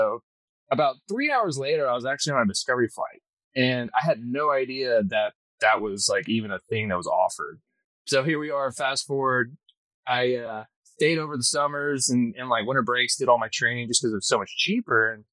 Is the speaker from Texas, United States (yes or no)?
yes; Austin, Texas, United States; So I'm the unicorn of Central Texas, I guess. I'm born and raised in Austin. I've been kind of stuck here.